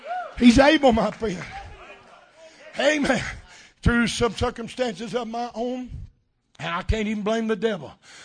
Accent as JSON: {"language": "English", "town": "Independence", "region": "Missouri", "country": "United States", "tie": "born there", "said": "Hey, man, I was born in Missouri, a place called Independence. I've been independent ever since."}